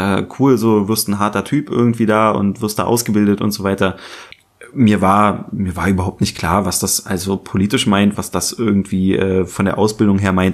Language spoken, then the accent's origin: German; Berlin, Germany; Und es gibt Neu-Hohenschönhausen, da wo ich herkomme, das ist sozusagen, also das ist ein, ich glaube, das zweitgrößte Plattenbaugebiet Berlins nach Marzahn.